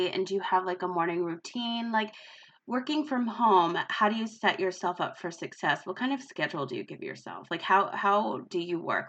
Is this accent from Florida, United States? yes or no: no; Rhode Island, United States; I mean, I grew up in Rhode Island, so I used to have that Dunkin' Donuts in the snow anyway.